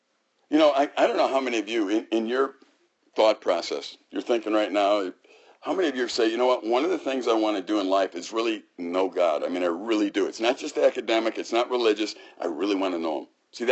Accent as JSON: {"language": "English", "town": "Chicago", "region": "Illinois", "country": "United States", "tie": "born or raised there", "said": "I'd say I grew up in Chicago."}